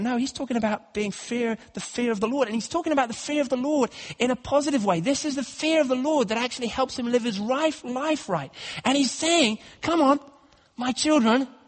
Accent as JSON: {"language": "English", "region": "Nairobi", "country": "Kenya", "tie": "born or raised there", "said": "When I was a teenager taking my A-levels, was growing up in Kenya, and I used to sometimes walk around the garden. It was quite hard sometimes in Nairobi to meet up with your friends at night."}